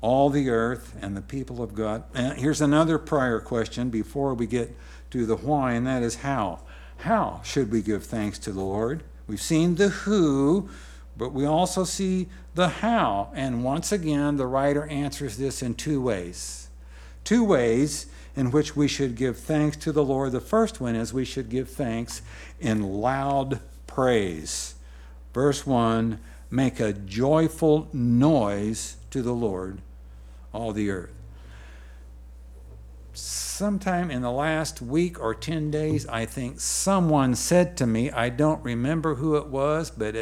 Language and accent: English; Nebraska, United States; We grew up in Nebraska.